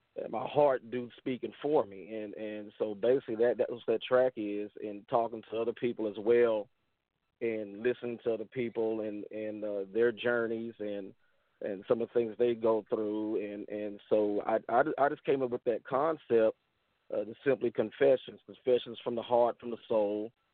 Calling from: Angleton, Texas, United States; I'm calling from Angleton, Texas. About an hour south of Houston, Texas.

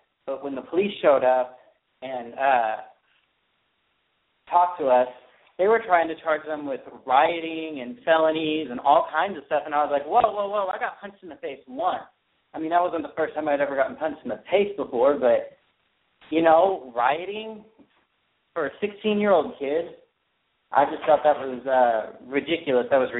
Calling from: Portland, Oregon, United States; Portland, Oregon.

